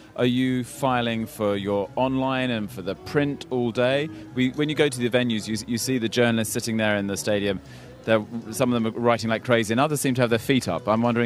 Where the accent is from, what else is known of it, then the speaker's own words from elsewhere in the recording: London, United Kingdom; and you feel it as a Londoner.